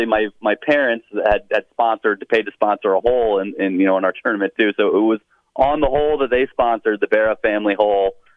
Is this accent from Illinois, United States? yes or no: no; St. Louis, Missouri, United States; We grew up here in St. Louis